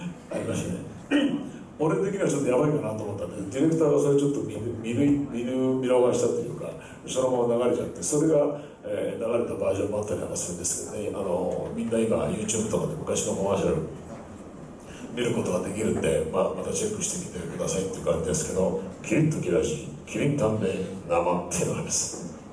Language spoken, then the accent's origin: Japanese; Kansai, Japan; now in Tokyo, Japan; 俺生まれはやっぱり神戸でありまして、今もう学校卒業してからずっと向こうにいるんで東京で暮らしてる時間の方が今や長くなってしまったんですけれども、やっぱり生粋の関西人ということで